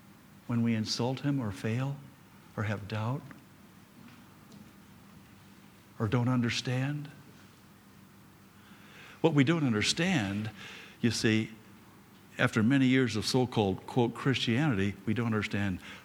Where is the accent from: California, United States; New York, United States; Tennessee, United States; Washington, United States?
California, United States; Newport Beach; I'll never forget, we were living in Newport. I'm from Newport Beach, California.